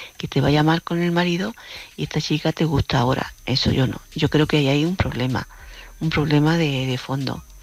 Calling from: Córdoba, Andalusia, Spain; de Córdoba

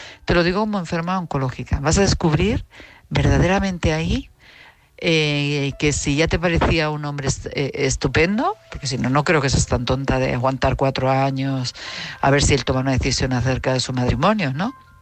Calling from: Madrid, Community of Madrid, Spain; de Madrid.

